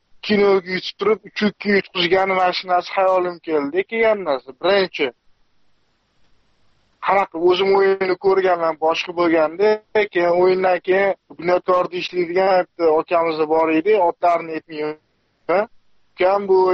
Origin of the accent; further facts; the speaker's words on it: Tashkent, Uzbekistan; man o'zim toshkentlikman